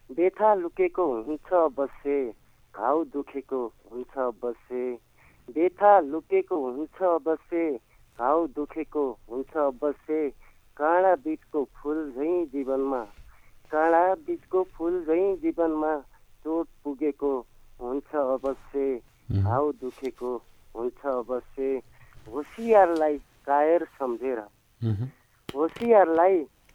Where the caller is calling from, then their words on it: Sudurpashchim Province, Nepal; म बजाङबाट हजुर